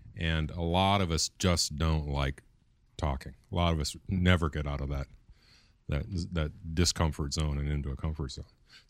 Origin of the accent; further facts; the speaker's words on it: Austin, Texas, United States; I'm a sex and love addict. I'm from Austin, Texas.